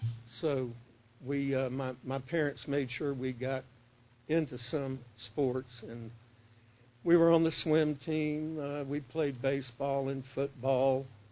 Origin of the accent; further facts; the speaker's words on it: Key West, Florida, United States; born there; also born or lived in Sanford, United States / Naples, Italy; as I say, I was born in Key West. He got transferred to Sanford, Florida. They had a air base there at the time. We stayed there briefly and then went to Naples, Italy for a couple of years.